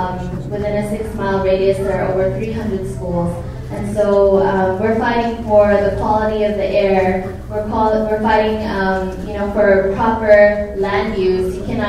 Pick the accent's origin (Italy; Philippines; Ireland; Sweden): Philippines; now in Los Angeles, United States; living in Los Angeles, I didn't feel that connection to the land until I was able to go back to my hometown of the Philippines.